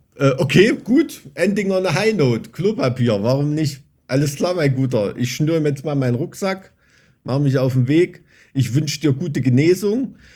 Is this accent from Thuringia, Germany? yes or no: yes; Weimar, Thuringia, Germany; Deshalb kennen die auch alle Weimar, wo ich herkomme. Dieses ist eigentlich Nest, ne?